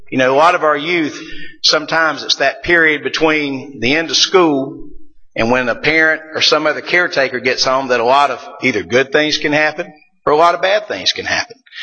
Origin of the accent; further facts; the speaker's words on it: Kings Mountain, North Carolina, United States; Growing up in Kings Mountain, I practiced law in a small town